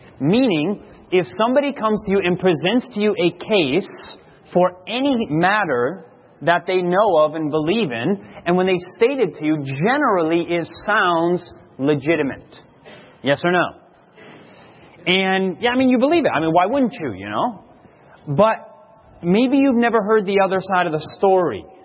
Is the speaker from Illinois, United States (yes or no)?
no; Grand Rapids, Michigan, United States; born there; I was born in Grand Rapids, Michigan.